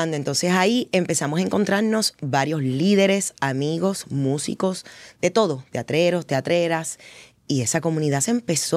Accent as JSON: {"language": "Spanish", "town": "Trujillo Alto", "country": "Puerto Rico", "tie": "born or raised there", "said": "mi infancia en una urbanización en El Conquistador, Residente Calle 4, en Trujillo Alto."}